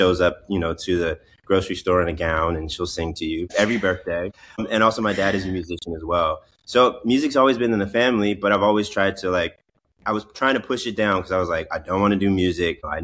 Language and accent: English; Cincinnati, Ohio, United States; I mean, so I'm from Cincinnati, Ohio. Grew up in a musical family.